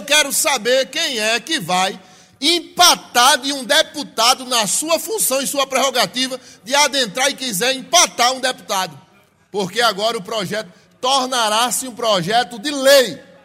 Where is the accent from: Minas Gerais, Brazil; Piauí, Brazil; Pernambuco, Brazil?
Pernambuco, Brazil; Recife; born there; now in Toritama, Brazil; a cidade que eu nasci, Recife. Cidade maravilhosa. Nasci em Nova Descoberta, Avenida Josélia. A maternidade foi Bairro Lima.